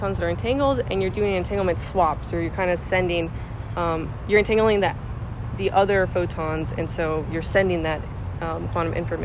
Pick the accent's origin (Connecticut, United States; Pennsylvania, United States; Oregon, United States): Pennsylvania, United States; So I grew up in Pennsylvania